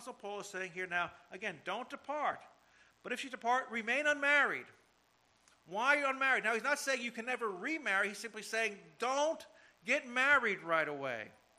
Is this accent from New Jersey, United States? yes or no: yes; New Jersey, United States; My wife left her family to follow me back to my hometown to stay in New Jersey. And we've been here for 32 years.